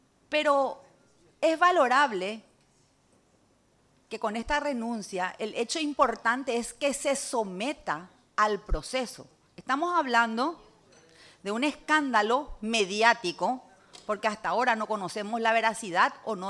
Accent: Paraguay; Y yo quiero, presidente, como paraguaya, no luego como parlamentaria, confiar en las instituciones.

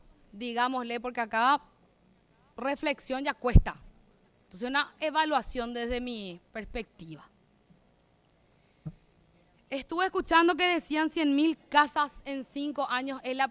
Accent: Central, Paraguay; yo soy de Central, colegas, pero me manejo por Asunción

